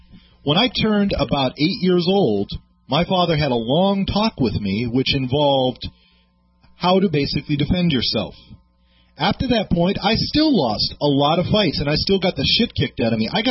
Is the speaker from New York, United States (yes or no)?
yes; New York, United States; I grew up in New York, and the neighborhood I went to was mostly black, mostly Puerto Rican, and I was the minority